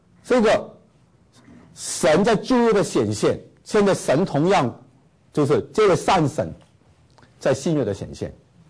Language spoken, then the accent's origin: Chinese; China; 所以我们中国人也是很聪明的，有神仙理论的。